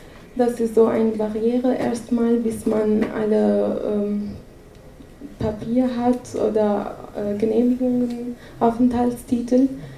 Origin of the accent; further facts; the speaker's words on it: Syria; first language Armenian/Arabic; German is a second language; Ich komme aus Syrien, aber bin auch Armenierin, das, was ich immer erklären muss. Daher, ich habe zwei Muttersprachen, Armenisch und Arabisch.